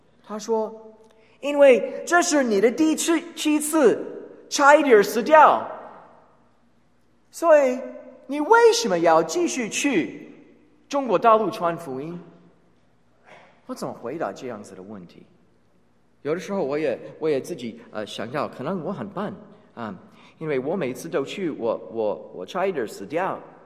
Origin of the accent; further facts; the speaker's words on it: United States; Chinese is a second language; now in Taiwan; 我住在台湾一共17年，从1992年到今年夏天的时候，台湾是我的家。所以如果别人问我你是从哪里来的，我没有说我是从美国来的，我现在说我是从台湾来的